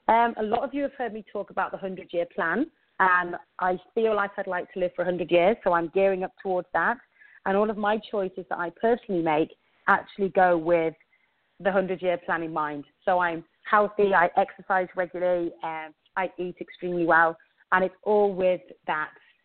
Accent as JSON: {"language": "English", "region": "England", "country": "United Kingdom", "tie": "born or raised there", "accent": "English", "moved": "yes", "lives_now": "British Columbia, Canada", "said": "I'm married and I live in British Columbia in Canada. As you can hear, I have an English accent. So I was born and raised in England, and I moved to Canada in the year 2000."}